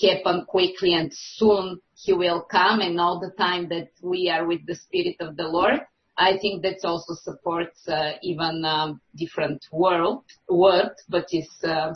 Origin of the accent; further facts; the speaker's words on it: Bulgaria; now in Canada; I'm from Bulgaria originally, and my family are Orthodox.